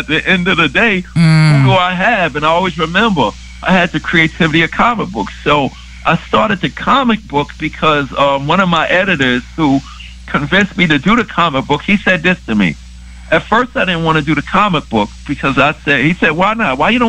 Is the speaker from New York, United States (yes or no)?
yes; Queens, New York, United States; from Hollis, Queens. I'm light skinned. I live in Queens. I'm the king from Queens.